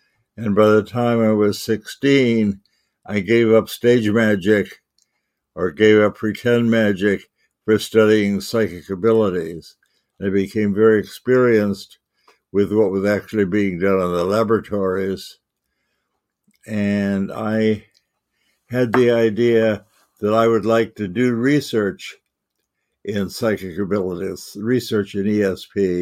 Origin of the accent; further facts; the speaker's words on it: Chicago, Illinois, United States; born there; I was born in Chicago, Illinois, 1934. That shows that I survived 90 years of life in America.